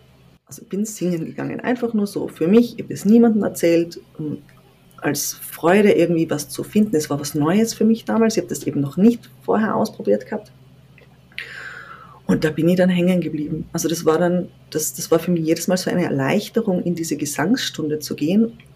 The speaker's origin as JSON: {"language": "German", "region": "Tyrol", "country": "Austria", "said": "als Tiroler muss man Skifahren."}